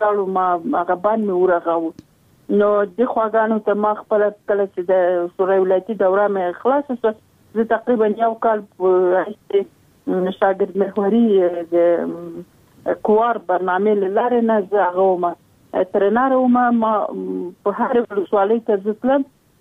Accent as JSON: {"language": "Pashto", "region": "Logar", "country": "Afghanistan", "said": "د لوګر ولایت یم د محمد اغي ولسوالي او د سرخاو د کلی"}